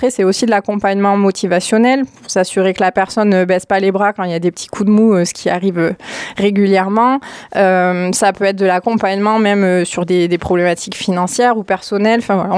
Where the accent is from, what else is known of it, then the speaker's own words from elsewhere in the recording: Mende, Occitanie, France; moved away as an adult; moi, je suis originaire de Mende, donc pure lausérienne. Je suis partie il y a 20 ans pour faire mes études, comme beaucoup de lycéens en Lozère. Je suis partie à Toulouse